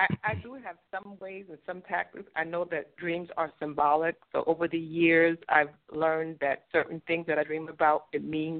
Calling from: North Carolina, United States; I'm calling from North Carolina.

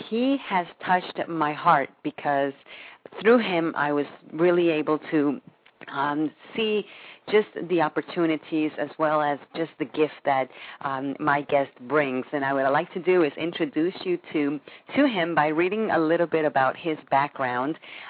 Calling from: West Palm Beach, Florida, United States; I am your host for this show, and I come to you live from West Palm Beach, Florida.

